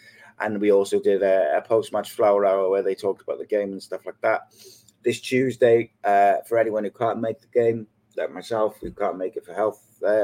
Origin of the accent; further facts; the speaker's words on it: Wales, United Kingdom; as a Welshman